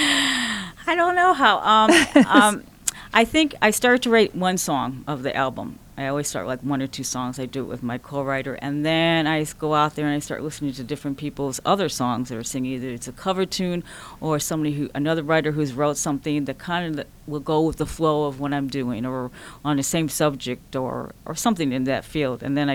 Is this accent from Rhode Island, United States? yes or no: no; Cleveland, Ohio, United States; born there; now in Los Angeles, United States; I was born in Cleveland, Ohio. Suburbs of Cleveland, Ohio.